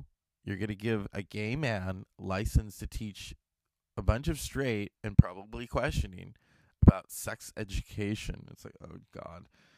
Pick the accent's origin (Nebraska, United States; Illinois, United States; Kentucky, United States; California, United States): California, United States; Stockton; So when I meet people and I'm like in another town, where are you from? I'm from Stockton.